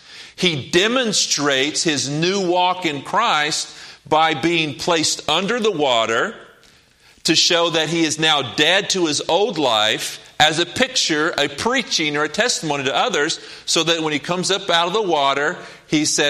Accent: Oklahoma, United States; Now, my dad used to use the word reckon all the time because I grew up in Oklahoma.

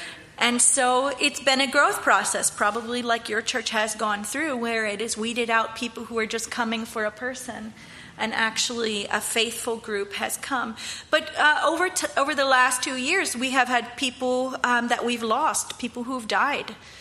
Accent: Brogue, Pennsylvania, United States; also born or lived in Zambia; Mount Zion Baptist Church, and I grew up there in Brogue.

